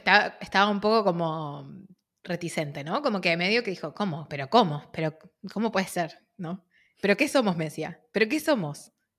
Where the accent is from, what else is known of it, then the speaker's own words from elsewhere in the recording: Argentina; de Argentina, yo soy la bisnieta de...